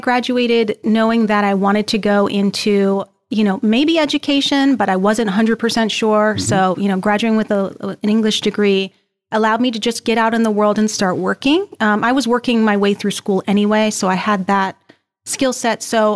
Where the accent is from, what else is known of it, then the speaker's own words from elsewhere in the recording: New Jersey, United States; now in York, United States; So I moved back home. I'm from New Jersey, moved back home, commuted there for a while.